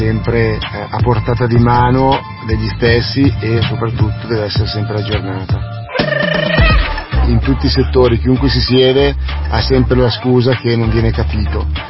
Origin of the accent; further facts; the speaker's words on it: Cornaredo, Lombardy, Italy; Cornaredo è appunto a Cornaredo, per cui la mia città, il mio paese dove ho sempre vissuto e dove sono tornato più o meno 20 anni fa per aprire il mio ristorante.